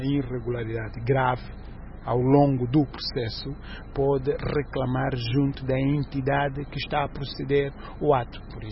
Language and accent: Portuguese; Angola; Como angolano e como membro de uma organização não governamental sediada em Angola.